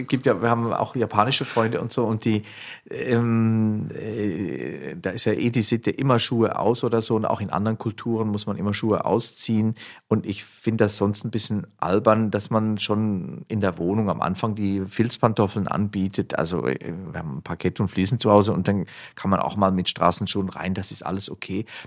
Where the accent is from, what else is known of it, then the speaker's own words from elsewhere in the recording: Zurich, Switzerland; Genau, ich bin am südlichen Zürichseeufer aufgewachsen und in Zürich zur Schule gegangen.